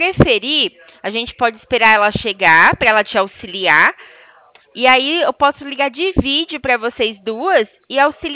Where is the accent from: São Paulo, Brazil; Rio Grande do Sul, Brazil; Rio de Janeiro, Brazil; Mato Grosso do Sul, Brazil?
São Paulo, Brazil; Itu; Isso, eu sou de Itu, na verdade, que é interior de São Paulo.